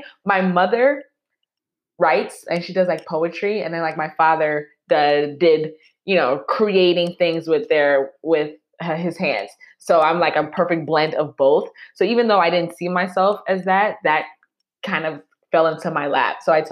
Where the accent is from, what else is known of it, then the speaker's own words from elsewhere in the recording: New York, United States; One, I'm a New Yorker, so we have like that bravado. So regardless, like I'm a New Yorker, so I'm gonna put myself first off top, right?